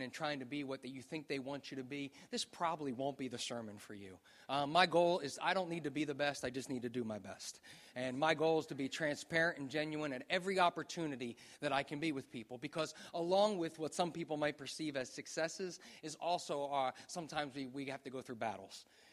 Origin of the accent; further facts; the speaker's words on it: New Jersey, United States; I'm from America. I'm from New Jersey. It's the center of the universe, if you didn't know that. And I'm right outside of Philadelphia.